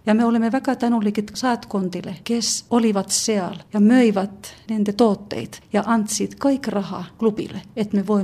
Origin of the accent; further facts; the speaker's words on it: Finland; Estonian is a second language; Kun mä itse olen Soomest, niin se on hea asia.